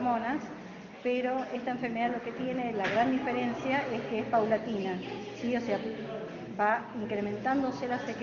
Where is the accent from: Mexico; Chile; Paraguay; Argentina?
Argentina; Posadas, Misiones; also born or lived in Buenos Aires; yo soy nativa de esta provincia. Después de formarme en la Universidad de Buenos Aires durante 15 años, decidí volver con mi familia a Posadas